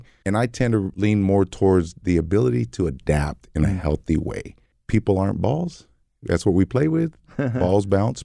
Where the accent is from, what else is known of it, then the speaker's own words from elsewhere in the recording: Delano, California, United States; now in Fresno, United States; So I'm a Valley guy, born and raised in the Valley, grew up in Delano, California, graduated in 1985 and relocated to Fresno. And Fresno has been home since then.